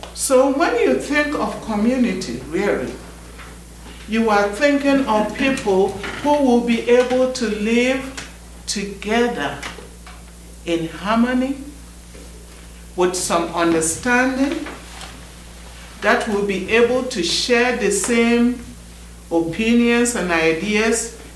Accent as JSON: {"language": "English", "country": "Ghana", "said": "I'm from Ghana, West Africa."}